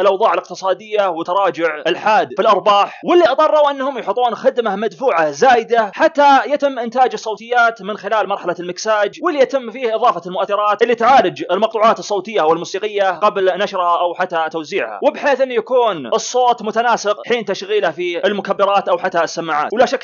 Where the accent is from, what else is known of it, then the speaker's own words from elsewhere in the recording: Saudi Arabia; نبي ننتقل الأخبار الموسيقى الشعبية عندنا في المملكة العربية السعودية